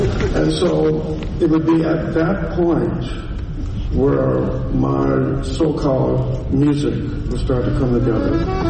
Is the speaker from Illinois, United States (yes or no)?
yes; Chicago, Illinois, United States; Meanwhile, growing up in Chicago, watching the Jack Parr show